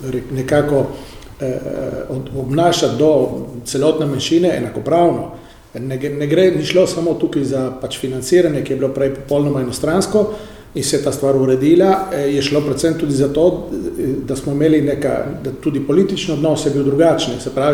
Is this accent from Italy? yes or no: yes; Friuli-Venezia Giulia, Italy; to smo mi Slovenci v Italiji seveda občutili na svoji koži